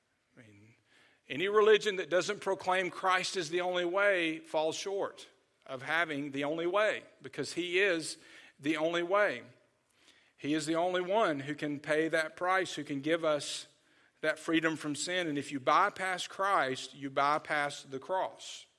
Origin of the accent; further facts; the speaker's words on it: Birmingham, Alabama, United States; I grew up in Birmingham